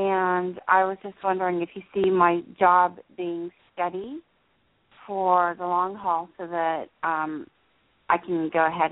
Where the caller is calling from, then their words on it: New Jersey, United States; in New Jersey.